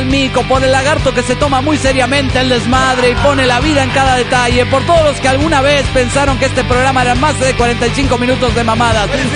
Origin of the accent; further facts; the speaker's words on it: Santa Fe, Argentina; now in Brazil; pasó lo mismo en mi tierra natal, Santa Fe, Argentina